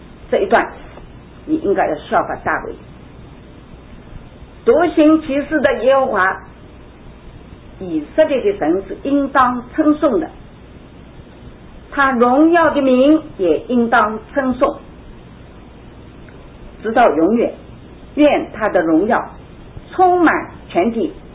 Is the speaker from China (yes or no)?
yes; China; moved away as an adult; now in United States; 像我们这样又老又弱，又是跑到美国来，人看我们是大陆的难民， ABC 也不知道，英文也不会讲，电话英文也不会打啊！